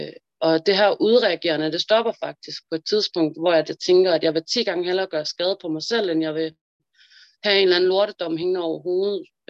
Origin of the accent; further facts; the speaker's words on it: Engelsvang, Central Denmark Region, Denmark; fordi det har været rigtig meget hjemme i mit barndomshjem, da vi boede i Engelsvang.